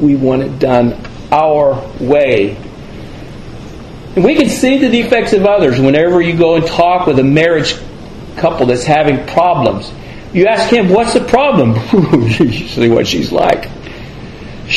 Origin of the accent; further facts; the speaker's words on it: the South, United States; accent: Southern US; But I think if down south, and you can tell from my accent that that's where I'm from.